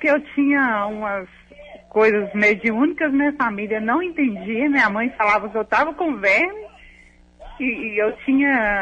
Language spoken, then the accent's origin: Portuguese; Nova Era, Minas Gerais, Brazil; Eu sou de Nova Era, Minas Gerais.